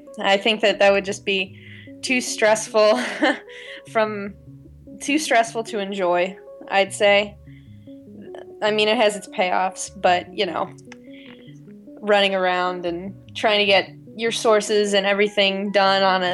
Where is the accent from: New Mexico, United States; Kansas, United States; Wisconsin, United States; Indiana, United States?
Indiana, United States; Brookville; also born or lived in Cincinnati; I was born in Cincinnati, and I was raised in Brookville, Indiana, which is about 45 minutes out of downtown Cincinnati.